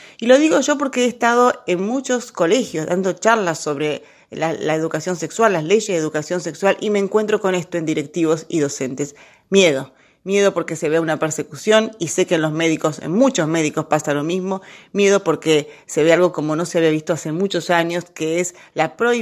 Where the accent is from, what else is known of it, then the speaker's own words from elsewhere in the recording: Argentina; me duele como argentina.